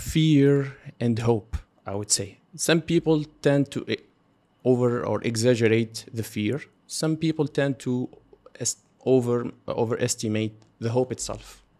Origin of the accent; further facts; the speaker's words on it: Tunisia; I'm from Tunisia. We are actually both Tunisian.